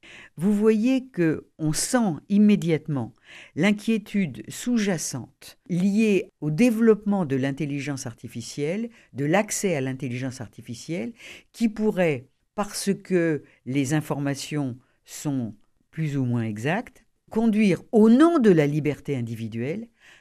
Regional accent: Toulouse, Occitanie, France; puisque je suis toulousaine et que je serai là-bas

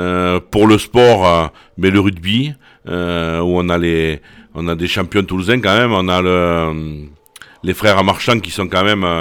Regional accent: Gourdan, Occitanie, France; born there; Voilà, moi j'habite à Clarac, je suis né à Gourdan, j'étais immigré à Clarac, parce que c'est de l'autre côté de la Garonne, pour les gens d'ici, ça reste un autre secteur. Et j'ai un pied de terre à Gembry, où j'y suis souvent

